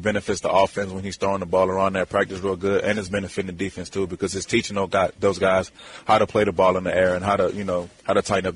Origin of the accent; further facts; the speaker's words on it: Louisiana, United States; You know, growing up in Louisiana, it's just having a chance of playing the Superdome is special because anybody that has ever played football in Louisiana can relate to the statement.